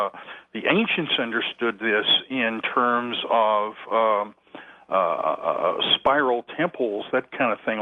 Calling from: West Virginia, United States; I'm from West Virginia.

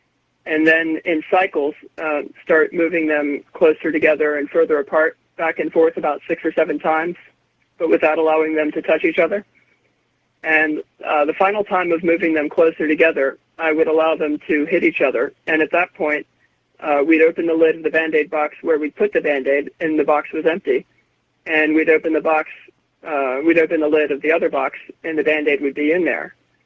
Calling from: Baltimore, Maryland, United States; from Baltimore, Maryland.

